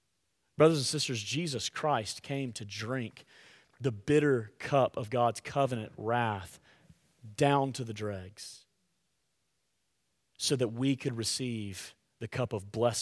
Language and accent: English; Alabama, United States; Yeah, it's terrible. I'm from Alabama.